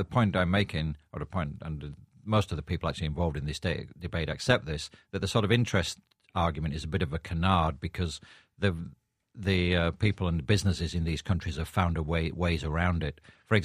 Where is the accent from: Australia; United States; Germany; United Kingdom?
United Kingdom; England; I'm actually Irish descent … I do have an English passport, and I am English. I was brought up in England.